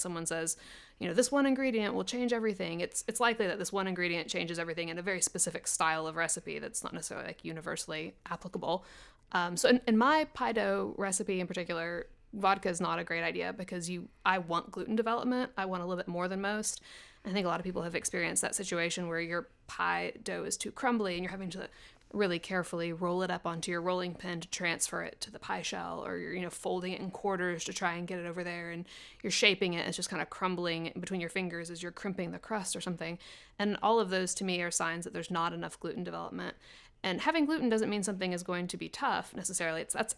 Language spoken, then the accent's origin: English; the South, United States; I'm from the South.